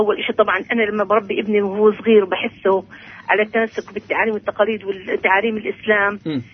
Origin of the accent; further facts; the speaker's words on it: Palestine; يعني عندنا في فلسطين